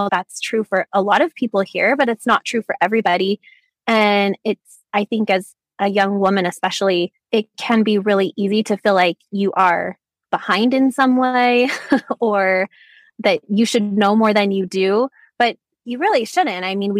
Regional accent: Utah, United States; I am almost 35. I was born and raised in Utah. I am a mom of four kids.

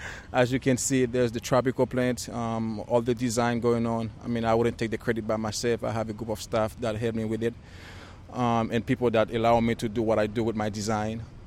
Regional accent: Haiti; now in United States; Growing up in Haiti, that's the survival mode.

